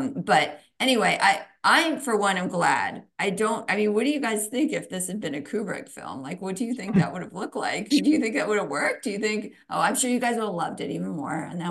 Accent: Pennsylvania, United States; Yeah, I grew up in Central Pennsylvania, and I literally have never been cow tipping before, nor do I know anyone who's ever been cow tipping.

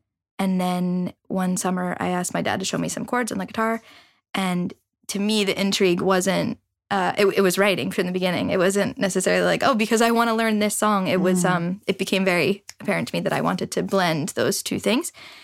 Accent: Marblehead, Massachusetts, United States; Well, I grew up in Marblehead.

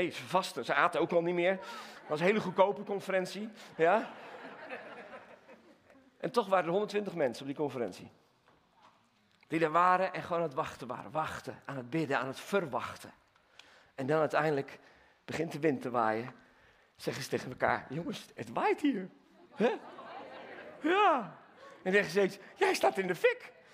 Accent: Netherlands; Ik ben Nederlander, maar ik ben meer koninkrijkskind.

